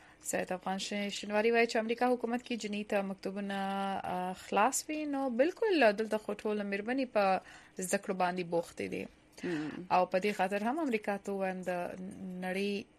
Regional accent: Nangarhar, Afghanistan; زه له افغانستان ننګرهار څخه یم

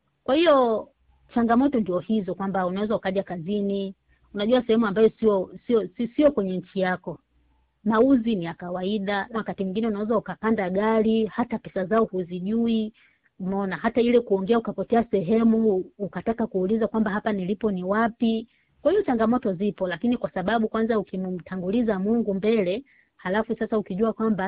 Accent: Tanzania; sisi kule nyumbani kwetu Tanzania

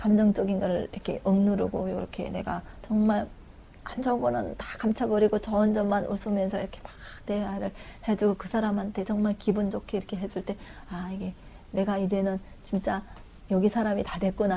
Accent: North Korea; now in South Korea; 중국에서는 안 왔고요. 북한에서 왔어요.

